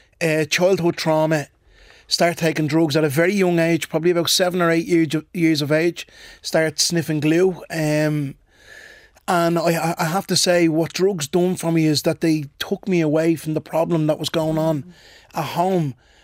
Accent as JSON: {"language": "English", "town": "Ballymun", "region": "County Dublin", "country": "Ireland", "tie": "born or raised there", "said": "So most of my childhood was spent growing up in Ballymun. Came from a small family."}